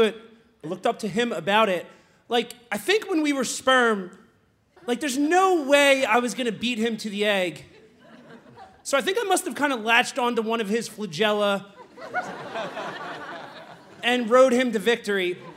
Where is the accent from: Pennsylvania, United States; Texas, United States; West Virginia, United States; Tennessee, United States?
Pennsylvania, United States; Philadelphia; But I'm from Philadelphia. And I've never had like the body type for it and sandwiches, but my twin brother has.